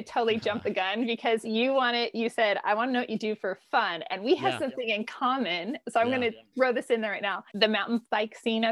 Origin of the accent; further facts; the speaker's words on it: Modesto, California, United States; I grew up in Modesto, California. Anyone who hears this, like that's a good pinpoint, you know, yeah. Sometimes people like to say centrally located.